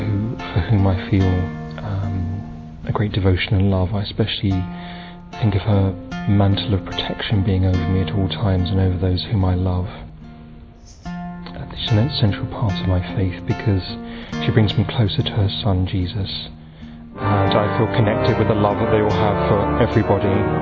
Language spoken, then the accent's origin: English; England, United Kingdom; I'm from England.